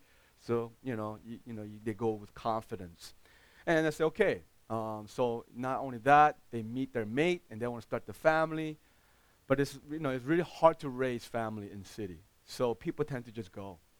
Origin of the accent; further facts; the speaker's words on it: New York, United States; Yes, I'm from New York. Right now, I'm pastoring in New York City, Remnant West Side.